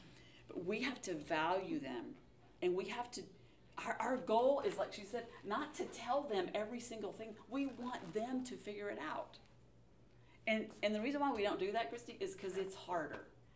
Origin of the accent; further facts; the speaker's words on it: Texas, United States; I grew up in Texas. That's just what we called our grandmas there.